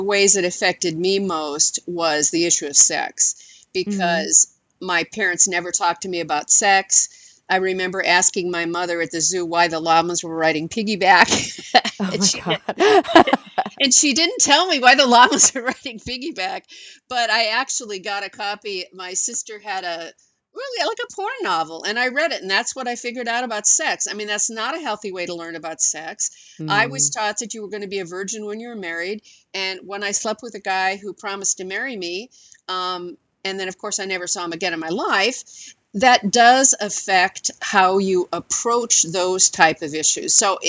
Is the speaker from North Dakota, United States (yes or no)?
yes; North Dakota, United States; born there; I was born in North Dakota, so you get a guess what religion it probably was.